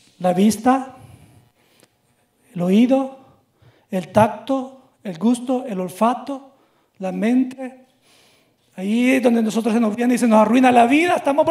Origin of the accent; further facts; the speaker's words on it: El Salvador; como me dicen en mi país, El Salvador